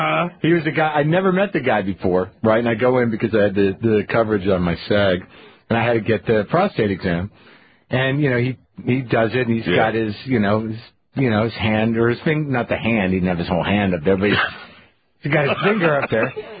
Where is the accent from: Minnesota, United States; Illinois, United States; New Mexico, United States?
New Mexico, United States; Albuquerque; I'd like to say hi to Albuquerque, New Mexico, my hometown